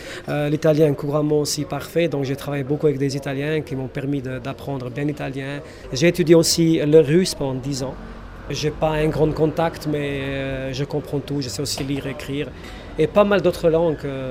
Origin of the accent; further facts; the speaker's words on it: North Macedonia; now in Switzerland; je viens de la Macédoine, en Suisse depuis 1989.